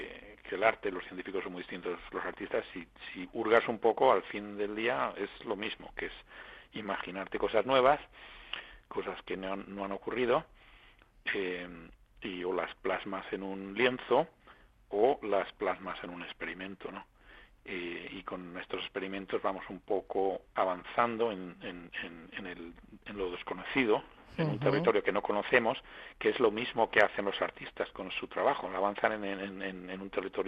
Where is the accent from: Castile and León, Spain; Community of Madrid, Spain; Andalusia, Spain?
Community of Madrid, Spain; Madrid; yo soy de Madrid, me crío en Argüelles, voy al colegio de Crowley y al Medicina en la Autónoma, en el Hospital Jiménez Díaz, con lo cual verás que soy de aquí de toda la vida.